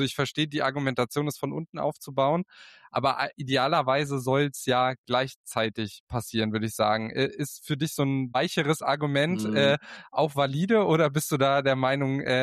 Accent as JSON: {"language": "German", "town": "Potsdam", "region": "Brandenburg", "country": "Germany", "tie": "born or raised there", "also_born_or_lived": "Greifswald / Dresden", "said": "Also ich bin ja aus dem Osten, ich bin in Greifswald geboren, ich bin in Potsdam groß geworden und habe auch einen Abstecher nach Dresden gemacht in meiner Jugend."}